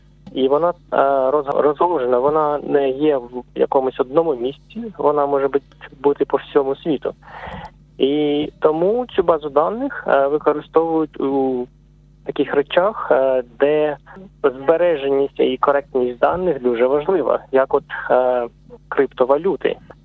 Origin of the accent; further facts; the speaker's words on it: Kherson, Kherson Oblast, Ukraine; now in Canberra, Australia; Я сам з Херсону, моя жінка з Дніпра, бувший Дніпропетровськ.